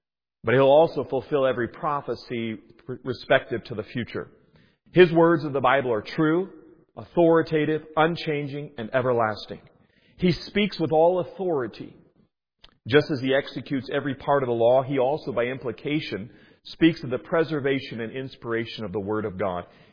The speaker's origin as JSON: {"language": "English", "country": "United States", "said": "I went to it out on the West Coast. I was there in the Seattle area. I'm originally from the States."}